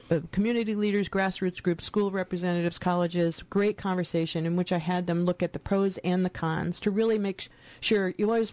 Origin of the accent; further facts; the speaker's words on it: East Coast, United States; I'm from the East Coast, where everyone, you know, it's just everybody can get around so easily.